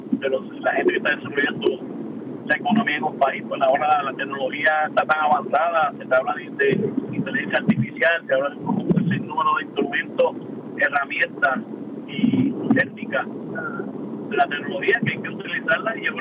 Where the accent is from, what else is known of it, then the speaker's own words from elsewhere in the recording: Puerto Rico; Podemos, como puertorriqueños, unirnos y hacer que las cosas sucedan.